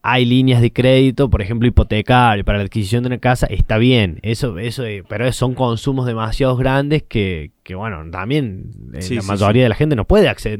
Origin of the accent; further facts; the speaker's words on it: Argentina; nosotros como argentinos tengamos la posibilidad de adquirir productos del mundo